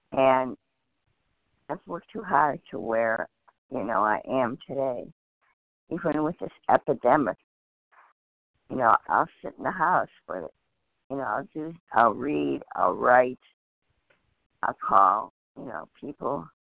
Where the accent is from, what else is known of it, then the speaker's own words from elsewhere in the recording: Michigan, United States; I'm from Michigan.